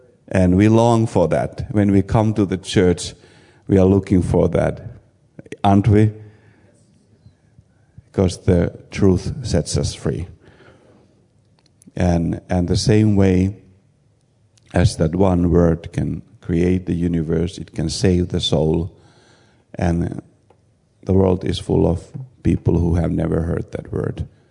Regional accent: Finland; English is a second language; it's not because I'm from Finland and we don't like talking

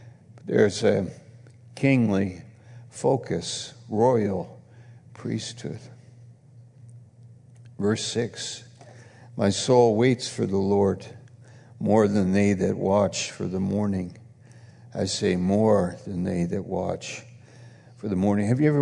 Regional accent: United States; And it's our prayer as an American, as people living in this country, that the Spirit of God would move in our country like he has in the past.

